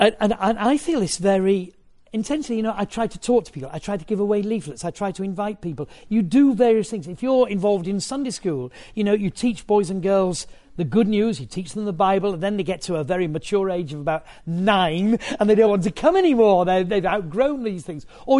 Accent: Yorkshire and the Humber, United Kingdom; and it costs 50p to park there, and I am a Yorkshireman.

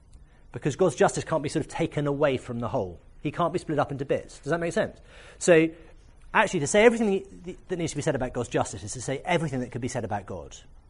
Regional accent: Wales, United Kingdom; born there; I was born in Wales. I'm allowed to say this stuff.

